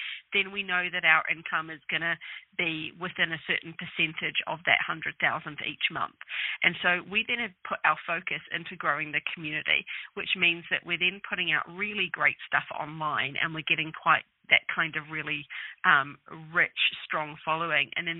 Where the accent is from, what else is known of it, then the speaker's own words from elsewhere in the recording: New Zealand; now in United Kingdom; Myself and my co-founder, Janine Manning, who's an angel investor herself, we're both Kiwis, so we're both originally from New Zealand and we're living in the UK